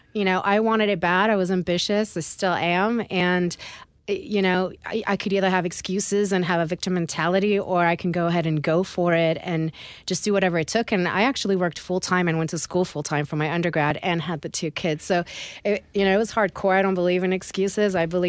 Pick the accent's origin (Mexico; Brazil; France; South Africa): France; Nice, Provence-Alpes-Côte d'Azur; now in United States; originally I'm from Nice, France. Both my parents are Italian. So we moved to the States, and I lived on the West Coast.